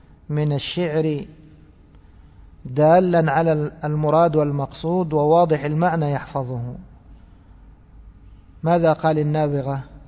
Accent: Egypt; accent: Egyptian; وفي لهجتنا المصرية دوما نقول إيش؟ عند، رحت عند فلان

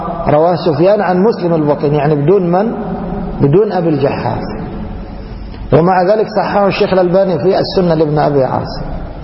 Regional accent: Egypt; هذا مشهور عندنا في مصر يقول لك يا منص منص

